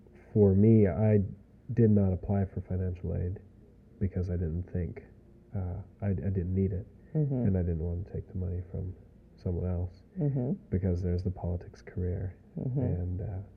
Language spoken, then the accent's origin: English; Corvallis, Oregon, United States; Corvallis, Oregon.